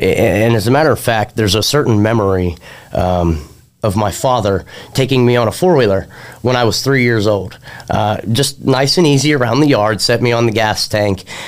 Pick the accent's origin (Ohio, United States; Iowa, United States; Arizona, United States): Ohio, United States; Rayland; You know, I grew up in Rayland, Ohio. I've been a victim of flooding myself.